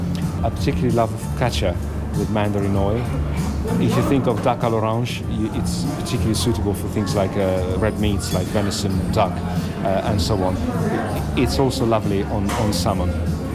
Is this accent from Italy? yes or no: yes; Genoa, Liguria, Italy; English is a second language; I am from Genoa, which is the land of pesto